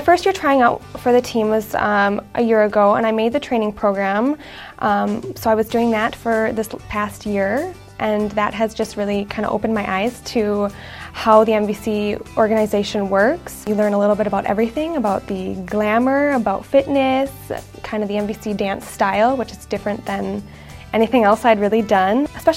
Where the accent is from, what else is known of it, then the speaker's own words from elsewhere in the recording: Northfield, Minnesota, United States; I'm from Northfield, Minnesota, and this is my rookie season.